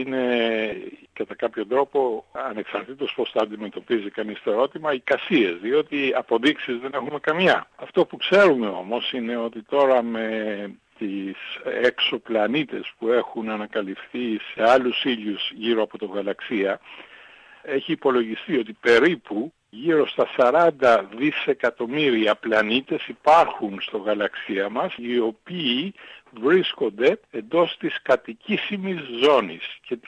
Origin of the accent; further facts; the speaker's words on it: Chios, North Aegean, Greece; Και ξέρετε, εγώ είμαι από τη Χίο